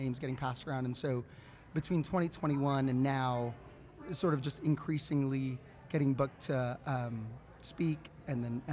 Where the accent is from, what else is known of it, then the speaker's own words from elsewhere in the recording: California, United States; moved away as an adult; also born or lived in Austin, Texas; I went into youth ministry for a couple of years in my hometown in Southern California. Still did a little bit of speaking there. But then in 2020, I moved out to do campus ministry at St. Dominic Savio Catholic High School in Austin, Texas.